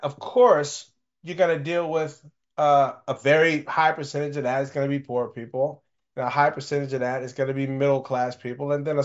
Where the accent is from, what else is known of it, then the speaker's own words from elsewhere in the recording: Mississippi, United States; keep in mind, I'm from Mississippi.